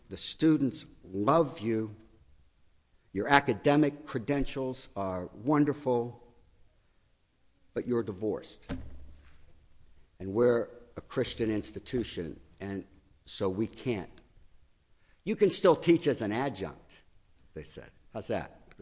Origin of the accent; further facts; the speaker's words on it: Pittsburgh, Pennsylvania, United States; also born or lived in Massachusetts; I had been in Massachusetts for 12 years and felt the call of God to go back to my hometown, Pittsburgh, and to live there and to minister there.